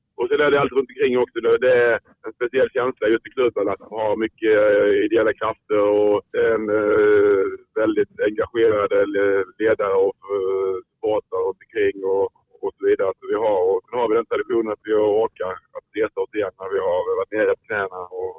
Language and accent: Swedish; Hällevik, Blekinge, Sweden; also born or lived in Kristianstad; Men tittade till Hällevik utanför i min flytta. Det var när jag var ett år gammal.